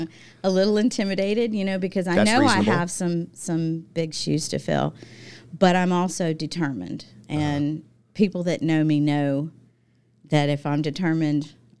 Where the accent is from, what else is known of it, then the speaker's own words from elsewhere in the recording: Mobile, Alabama, United States; I'm originally from Mobile. I've done Mardi Gras. I've ridden in the float.